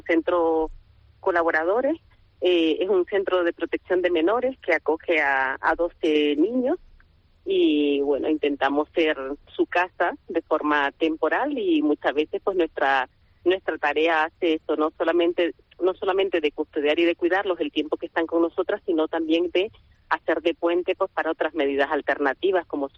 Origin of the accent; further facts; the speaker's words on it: Nicaragua; moved away as an adult; Sí, bueno, pues yo soy nicaragüense y cuando tenía 18 años